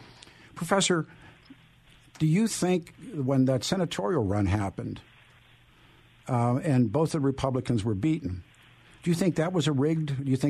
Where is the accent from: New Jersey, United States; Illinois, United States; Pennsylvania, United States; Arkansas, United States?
Pennsylvania, United States; Pittsburgh; I mean, I grew up in Pittsburgh. I mean, it speaks for itself.